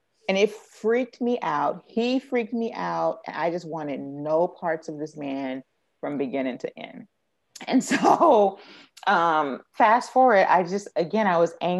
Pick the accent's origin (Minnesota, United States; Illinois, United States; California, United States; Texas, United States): California, United States; Oakland; which is just all ironic because I'm from Oakland, my husband's from Oakland, we are very Oakland-centered, we love it.